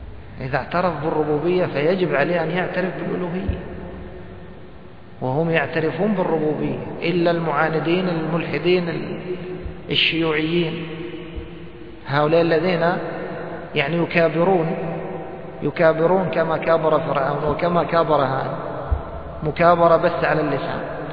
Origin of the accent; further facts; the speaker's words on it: Egypt; مثل ما بيقولوا عندنا في مصر ما يخر المي